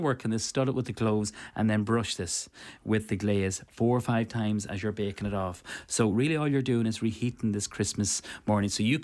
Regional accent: Cavan, Ulster, Ireland; I'm from Cavan.

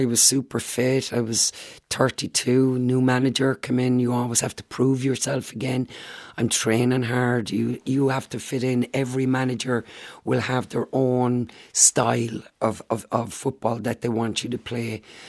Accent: Ireland; people can't take my Irishness away from me now. Can you see me? I'm Irish. Because my skin colour always went before me, you know.

